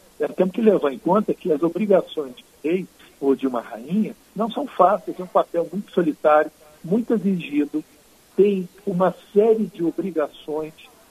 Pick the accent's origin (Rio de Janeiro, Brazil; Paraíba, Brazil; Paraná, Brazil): Rio de Janeiro, Brazil; Eu tinha 13 anos quando a rainha visitou o Brasil e ela passou pelo Rio de Janeiro, de onde eu sou originário.